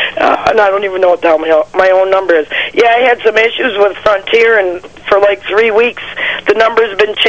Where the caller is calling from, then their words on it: Nunda, New York, United States; calling from Nunday.